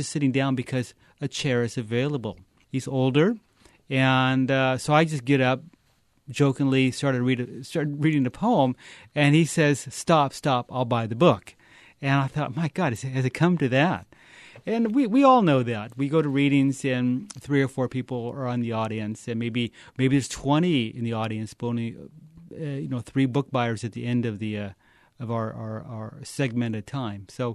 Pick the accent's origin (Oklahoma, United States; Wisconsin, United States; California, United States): California, United States; Fresno; I'm from Fresno, and he's from Oildale, to be particular. And I think we have sort of this yin and yang thing going. Like, I'm Mexican-American and he's Okie-American.